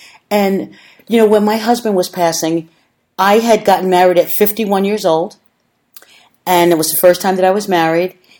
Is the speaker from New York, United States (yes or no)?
yes; New York, United States; Of course, I'm from New York.